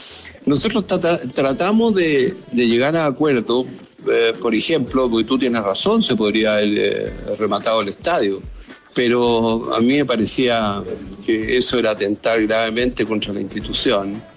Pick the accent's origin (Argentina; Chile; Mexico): Chile; la gente, como los chilenos, realmente somos como, no sé, entre escéptico y mal pensado